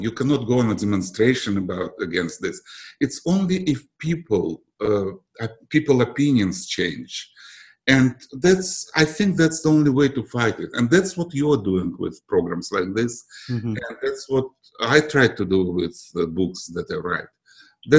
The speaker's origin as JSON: {"language": "English", "region": "Moscow", "country": "Russia", "tie": "born or raised there", "also_born_or_lived": "Belarus", "second_language": "English", "moved": "yes", "said": "I came from Russia. I was born in Russia, in Belarus, to be exact. But I lived in Moscow almost all my life before I came here."}